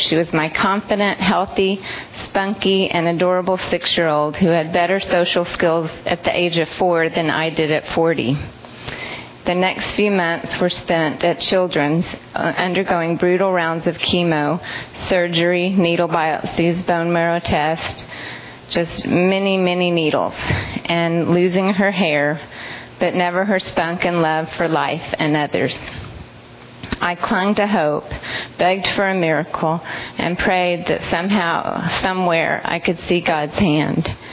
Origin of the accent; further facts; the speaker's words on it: Texas, United States; I grew up in West Texas in a family of six children, five girls and one boy, and my life was pretty sheltered.